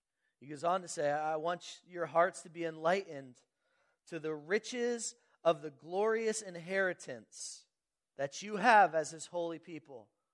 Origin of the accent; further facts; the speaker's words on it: Philadelphia, Pennsylvania, United States; They should win, but we're from Philadelphia. We can lose at any time, right?